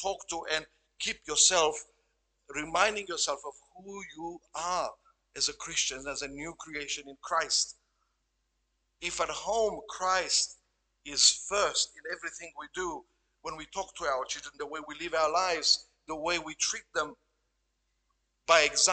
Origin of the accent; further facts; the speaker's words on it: Romania; English is a second language; now in Australia; especially for us, people who have come from other countries. I'm from Romania. You know where you're from.